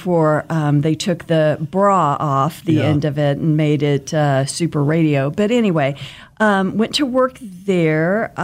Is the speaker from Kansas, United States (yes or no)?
yes; Wichita, Kansas, United States; I am from Wichita, born and raised, grew up out west, and went to West High.